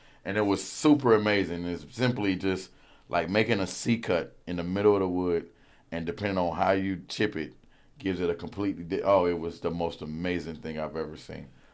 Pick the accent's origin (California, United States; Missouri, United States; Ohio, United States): Missouri, United States; Kansas City; So when I moved up here originally from Kansas City … introduced me to Fred.